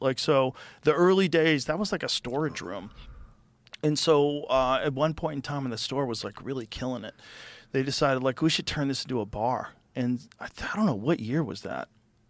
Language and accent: English; New York, United States; I'm a comedian from New York.